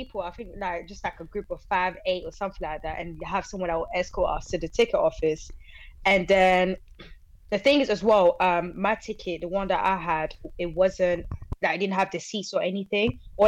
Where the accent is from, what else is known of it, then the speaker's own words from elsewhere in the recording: Senegal; because obviously growing up, because I grew up in Senegal as well, so I missed out a lot.